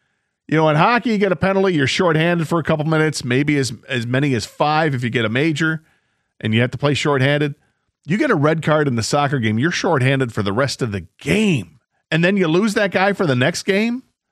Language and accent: English; United States; this is me as an American watching it.